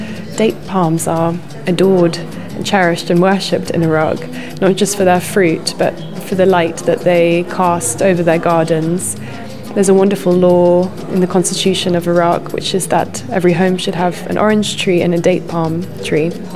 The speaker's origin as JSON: {"language": "English", "country": "United Kingdom", "said": "certainly as a British person"}